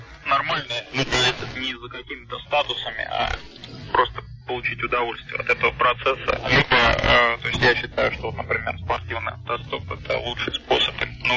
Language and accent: Russian; Saint Petersburg, Russia; born there; Я родился в Ленинграде, занялся уже в Санкт-Петербурге